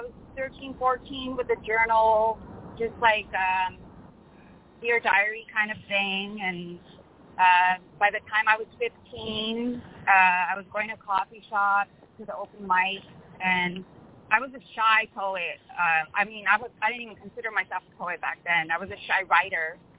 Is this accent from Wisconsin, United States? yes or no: no; Los Angeles, California, United States; a friend had an art gallery in my hometown of El Torino in Northeast LA.